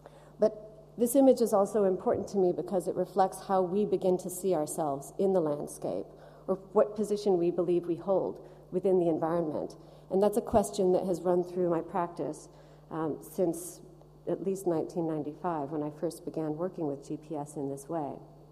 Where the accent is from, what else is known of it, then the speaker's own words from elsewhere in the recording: Colorado, United States; As Paul said, I'm from Colorado originally, so the mountains were my first inspiration in working with landscape as a compositional palette.